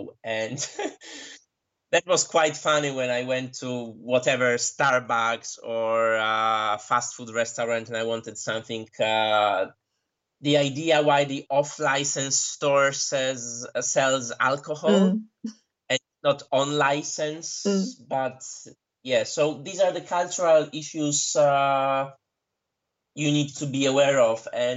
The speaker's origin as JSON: {"language": "English", "country": "Poland", "tie": "born or raised there", "second_language": "English", "said": "it happens to me every time when I'm in Poland, even if I'm in my hometown, when someone approach me, they speak English. They assume that I'm a foreigner."}